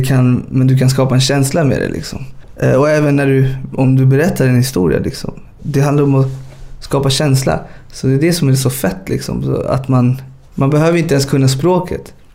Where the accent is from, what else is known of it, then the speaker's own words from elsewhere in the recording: Ekerö, Stockholm County, Sweden; när jag var liten på Ekerö